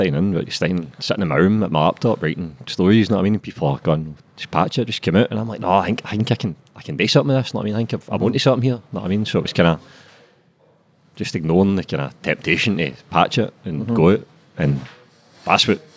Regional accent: Scotland, United Kingdom; growing up in East End, mate, growing up in my scheme, you're surrounded by fucking inspiration everywhere

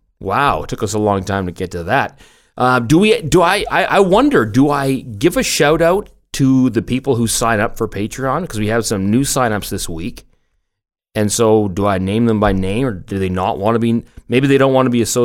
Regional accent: Richmond, British Columbia, Canada; I grew up in Richmond as well

